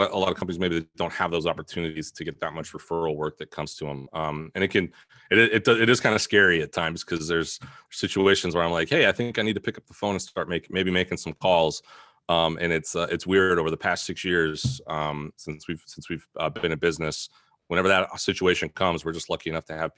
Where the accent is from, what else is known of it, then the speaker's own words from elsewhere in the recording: Idaho, United States; I was born and raised here in Idaho, so outdoors kid. So I understand the outdoors a lot, hunt and fish and all that kind of stuff.